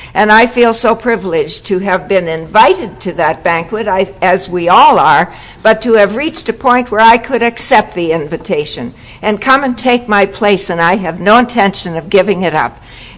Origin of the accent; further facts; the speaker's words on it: Toronto, Ontario, Canada; I'm from Toronto.